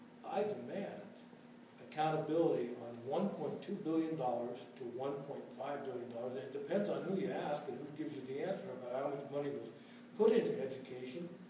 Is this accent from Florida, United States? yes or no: no; Yerington, Nevada, United States; My hometown in Yarrington, although it appears to be sleepy in time at the moment